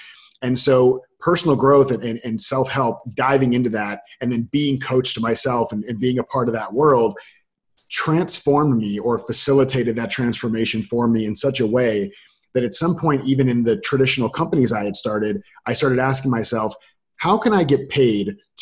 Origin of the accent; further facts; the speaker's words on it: Florida, United States; So I grew up, I was born and raised in Florida.